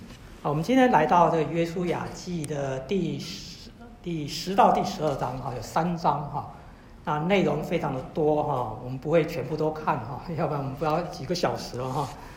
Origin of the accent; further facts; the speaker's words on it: China; 圣经不是像我们中国人讲的那个《封神榜演义》，小时候有没有看过《封神榜演义》？